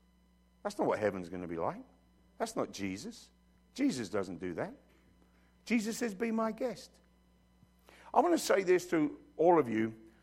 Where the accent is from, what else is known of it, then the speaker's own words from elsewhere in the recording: London, United Kingdom; But when I came here, it was, where are you from? I'm from London.